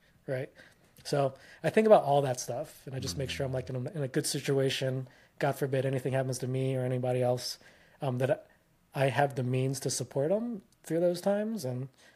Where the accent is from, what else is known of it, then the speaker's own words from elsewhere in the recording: Philippines; Like growing up, like my parents, obviously I'm Filipino.